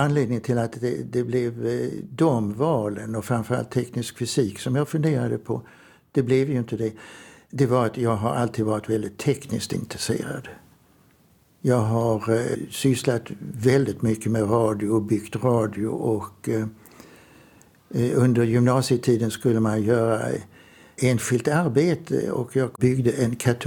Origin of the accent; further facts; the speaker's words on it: Trelleborg, Skåne, Sweden; jag är uppvuxen i Trelleborg, Söderslätt.